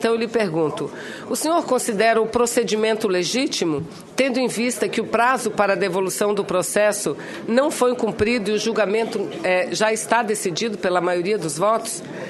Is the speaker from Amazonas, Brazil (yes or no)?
yes; Amazonas, Brazil; Nós temos 5 tribunais regionais federais. Eu sou lá do estado do Amazonas